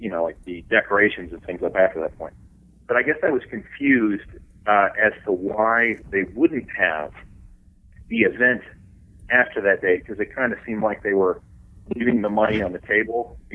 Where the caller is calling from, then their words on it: Mars, Pennsylvania, United States; I'm calling from Mars, Pennsylvania. Go Steelers.